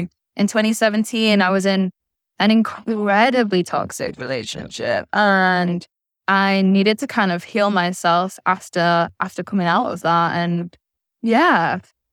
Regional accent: Manchester, North West England, United Kingdom; now in Sayulita, Mexico; And I've been here now since January, and I come from England. I'm from Manchester. I'm a Manchester lass, born and bred.

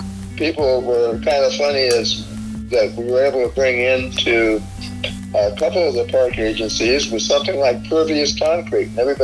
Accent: Auburn, United States; I was born and raised in Auburn, and wow, the regional park was never even thought of.

